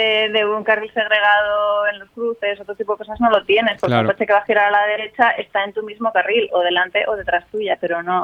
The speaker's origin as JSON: {"language": "Spanish", "town": "Pamplona", "region": "Navarre", "country": "Spain", "said": "yo soy de Pamplona, y Pamplona es una ciudad en la que no hay nada, ni carril bici, ni bicis en la calzada, ni nada, solo hay bicis por la acera."}